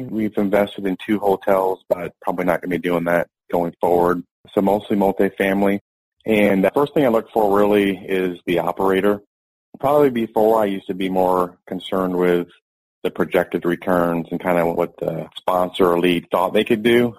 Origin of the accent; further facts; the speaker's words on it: Owosso, Michigan, United States; I grew up in Owosso.